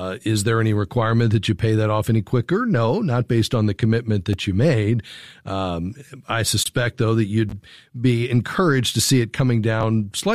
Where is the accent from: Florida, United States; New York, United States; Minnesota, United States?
Florida, United States; Fort Lauderdale; So I grew up in Fort Lauderdale, not too far from Coconut Creek